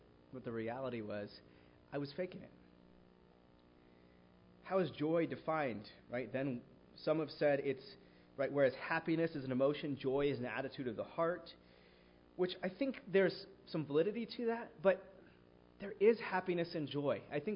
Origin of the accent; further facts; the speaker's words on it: Missouri, United States; I'm from Missouri, so.